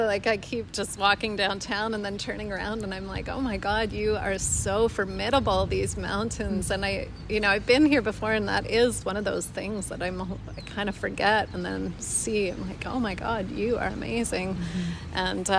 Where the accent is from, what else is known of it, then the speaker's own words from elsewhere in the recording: British Columbia, Canada; I am here from Vancouver Island.